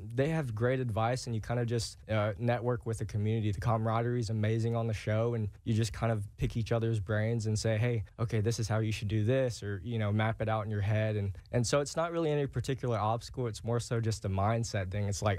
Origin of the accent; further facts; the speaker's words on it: Fayetteville, Georgia, United States; I grew up Metro Atlanta, so Fayetteville, Hampton area.